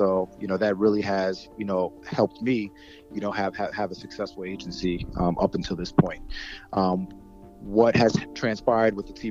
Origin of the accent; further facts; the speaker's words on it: Brooklyn, New York, United States; was afforded the opportunity to go back home to my hometown team and work with the Brooklyn Nets in their front office